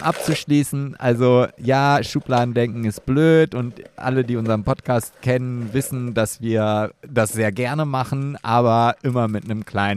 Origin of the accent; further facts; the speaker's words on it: Oldenburg, Lower Saxony, Germany; Und dann das Emsland ist halt gerade so als Oldenburger nicht unbedingt die Lieblingsregion